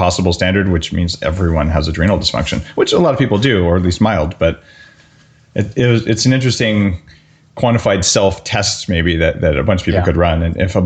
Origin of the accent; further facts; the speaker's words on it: Canada; Because as you know, being a Canadian citizen, everything here has a label in French and a label in English.